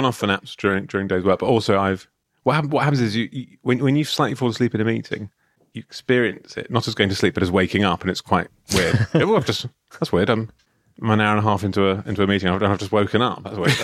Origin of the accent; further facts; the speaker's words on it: London, United Kingdom; as a Londoner, I have one foot in their pond, essentially.